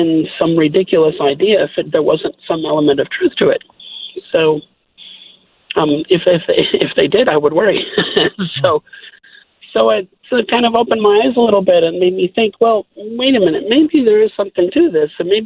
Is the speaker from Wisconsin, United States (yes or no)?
yes; Wisconsin, United States; moved away as an adult; I grew up in Wisconsin, and I moved to Montana in the fall of 1988.